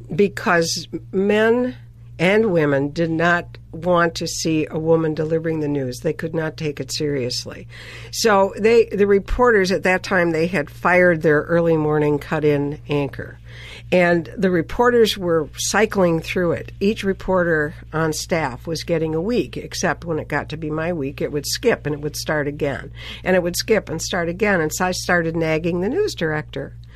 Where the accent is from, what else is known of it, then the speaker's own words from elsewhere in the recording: Ohio, United States; But throws me into City Hall. I'm from Ohio.